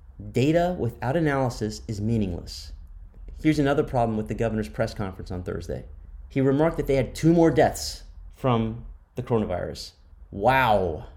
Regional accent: Florida, United States; and my home state of Florida.

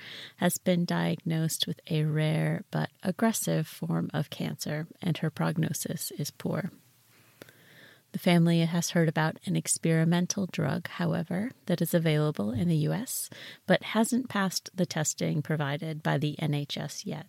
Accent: United States; I am American, rather obviously, I'm sure, and bring an American lens to this book

